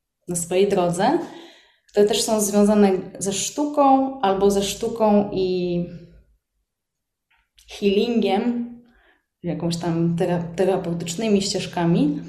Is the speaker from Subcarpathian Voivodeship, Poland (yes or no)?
no; Gdańsk, Pomeranian Voivodeship, Poland; mamy rodziny w Argentynie, ja jestem z Gdańska, jestem Polką, także też jeździmy do Polski.